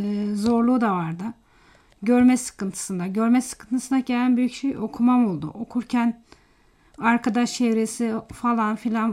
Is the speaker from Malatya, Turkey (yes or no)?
yes; Yazıhan, Malatya, Turkey; born there; Evet, Malatya Yazıhan ilçesinde dünyaya geldim.